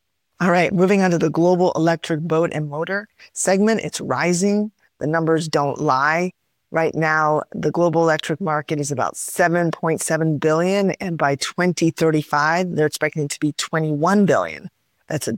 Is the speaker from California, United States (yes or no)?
no; Broward County, Florida, United States; here in my hometown of Broward County.